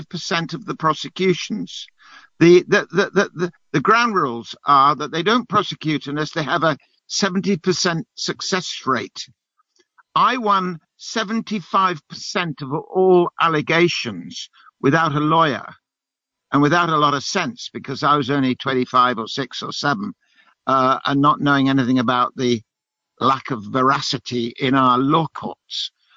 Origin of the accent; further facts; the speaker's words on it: Taunton, South West England, United Kingdom; I was born and bred in Taunton. Where I now spend a lot of my time.